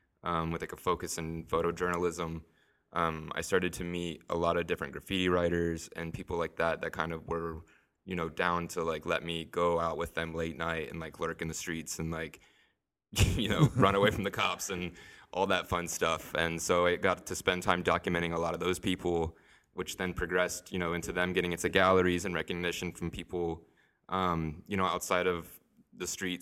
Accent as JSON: {"language": "English", "region": "Ohio", "country": "United States", "said": "In California, I don't know anyone because, like, you know, I'm from Ohio and my family's all here."}